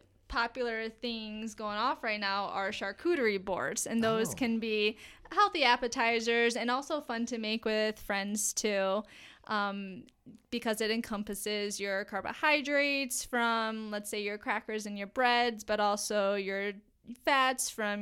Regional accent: Michigan, United States; Well, I am from Michigan, so not originally from Wisconsin.

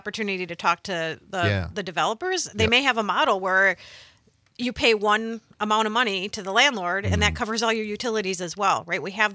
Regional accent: Wisconsin, United States; I was born and raised here in Dane County, and I'm raising my kids here.

